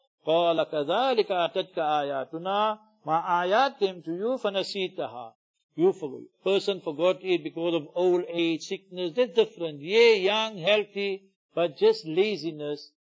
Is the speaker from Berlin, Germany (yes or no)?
no; Heidelberg, Baden-Württemberg, Germany; English is a second language; I had to lecture in my hometown, this is many years ago, 30 years ago, or so 25 years ago. There's non-Muslims, they saw a film or a video or something on Hajj and a pelting. So they asked the people in Heidelberg that time.